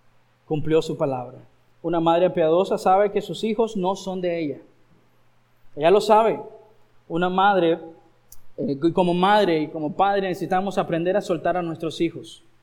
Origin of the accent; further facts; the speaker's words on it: Nicaragua; Quizás nosotros, como nicaragüenses, nuestra cultura y idiosincrasia